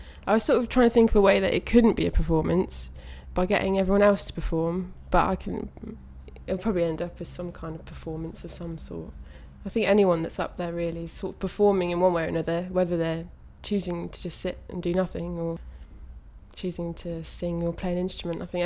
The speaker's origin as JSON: {"language": "English", "town": "Warwick", "region": "West Midlands", "country": "United Kingdom", "tie": "born or raised there", "said": "I'm from Warwick, and I've always lived in Warwick. But I'm moving to Oxford in September."}